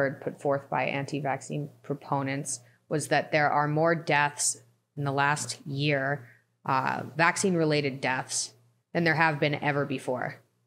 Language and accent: English; Canada; so most people I know in Canada, I'm from Canada